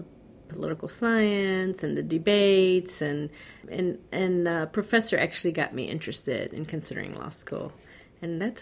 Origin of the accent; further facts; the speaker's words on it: Lorain, Ohio, United States; I'm from Lorain, Ohio, which is north of here, about 2 hours and 15 minutes north of here.